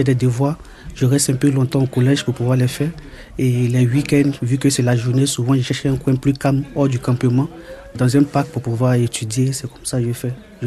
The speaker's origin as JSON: {"language": "French", "country": "Côte d’Ivoire", "said": "J'ai 16 ans, je viens de la Côte d'Ivoire."}